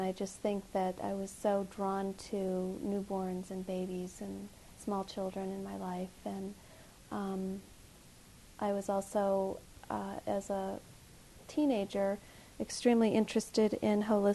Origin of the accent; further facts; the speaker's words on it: Chicago, Illinois, United States; born there; I was born in Chicago, Illinois.